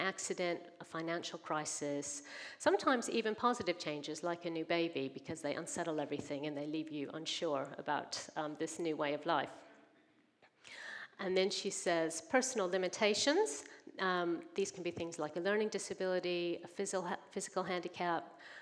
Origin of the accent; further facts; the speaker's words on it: St. Louis, Missouri, United States; blessed, raised in a Baptist church in America, in St. Louis, is where I'm from. You may have noticed my accent.